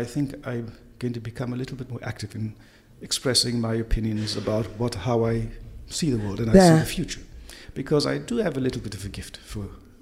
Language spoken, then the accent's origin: English; South Africa; now in United Kingdom; Because when I arrived here from South Africa